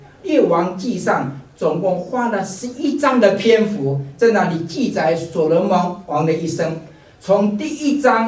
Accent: Taiwan; moved away; 好比说我从台湾来

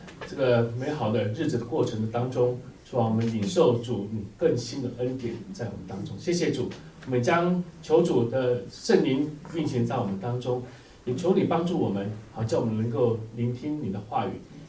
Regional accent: Taiwan; also born or lived in Singapore; 那我在台湾呢，我们通常元宵呢，除了吃汤圆之外呢，我们还有一个很重要的活动啊，就是点灯笼

